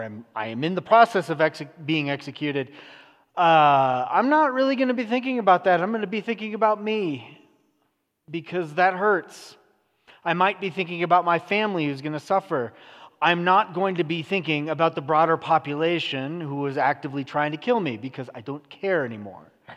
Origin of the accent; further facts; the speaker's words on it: California, United States; I'm Californian.